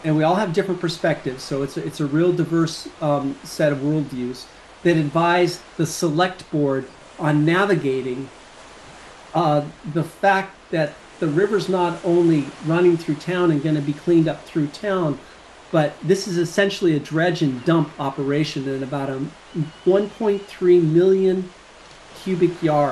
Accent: Colorado, United States; And growing up in Colorado.

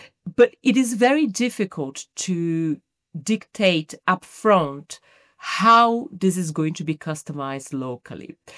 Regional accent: Brazil; English is a second language; now in United Kingdom; As you can pick up from the accent, I'm not a native English speaker. I'm originally from Brazil.

